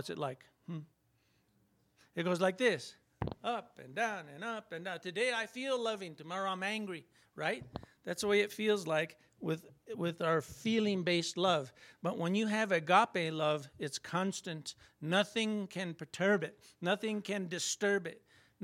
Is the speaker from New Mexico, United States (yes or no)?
yes; Pecos, New Mexico, United States; I came from Pecos, New Mexico.